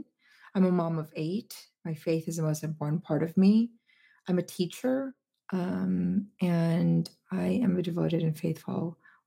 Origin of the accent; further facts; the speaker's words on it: Philippines; I grew up in the Philippines. It was a very poor country. I didn't see my parents for 5 years because that's how they immigrated here.